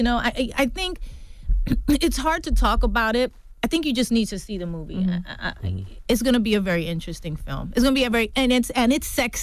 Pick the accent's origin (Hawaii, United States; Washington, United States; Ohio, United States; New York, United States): New York, United States; Bronx; Yeah, I think, you know, we're both from the Bronx. We're both Latina.